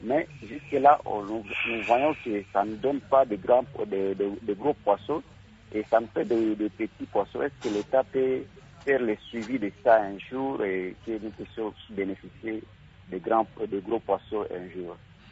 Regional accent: Walikale, North Kivu, DR Congo; Chez nous, à Walikale, nous faisons la pisciculture.

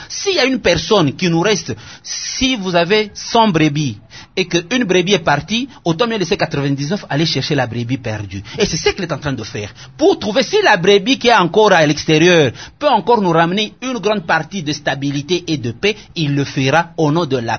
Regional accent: DR Congo; Nous tous, nous sommes Congolais

